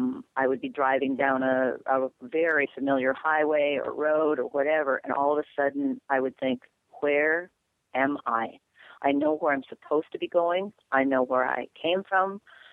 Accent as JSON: {"language": "English", "region": "Minnesota", "country": "United States", "said": "I'm from Minnesota."}